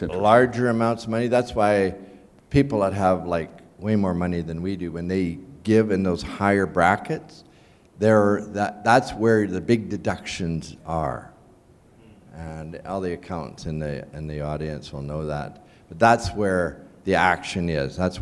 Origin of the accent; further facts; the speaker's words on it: Lauder, Manitoba, Canada; I'm just a farm boy. I grew up in Lauder, Manitoba. It's a ghost town.